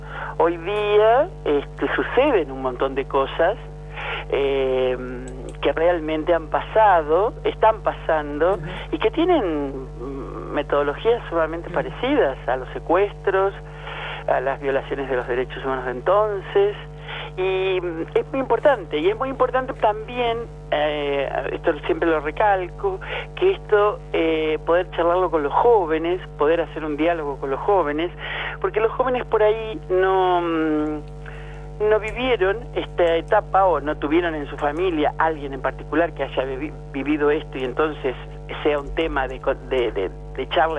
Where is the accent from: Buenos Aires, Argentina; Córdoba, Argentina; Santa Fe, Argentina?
Santa Fe, Argentina; San Jorge; yo soy santafesina, de un pueblito en la provincia de Santa Fe que se llama San Jorge